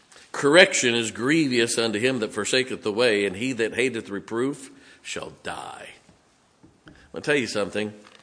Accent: Ohio, United States; when I grew up in Ohio, there's two things that you learned in Ohio.

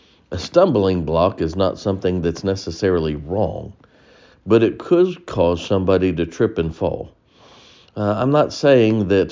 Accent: United States; Now, I believe that it's our right as an American.

